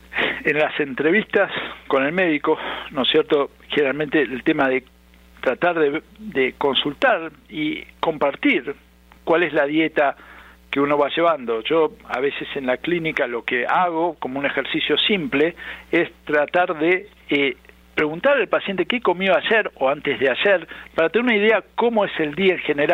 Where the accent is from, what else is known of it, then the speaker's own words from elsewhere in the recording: Argentina; como te comentaba, yo soy argentino, nos vamos a dormir bien tarde